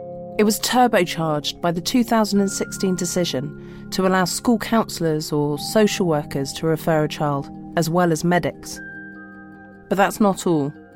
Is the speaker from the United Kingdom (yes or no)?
yes; London, United Kingdom; I'm a Londoner.